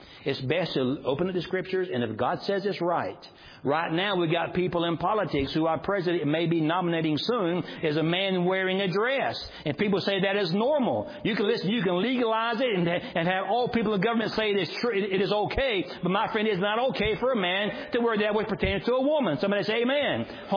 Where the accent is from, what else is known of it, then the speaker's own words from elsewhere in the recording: Georgia, United States; accent: South Georgia; I grew up in South Georgia. You can tell by my accent.